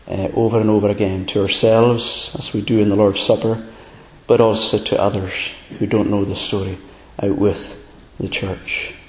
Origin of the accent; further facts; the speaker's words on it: Alness, Scotland, United Kingdom; When I was growing up in Alness, Inverness was the place to go.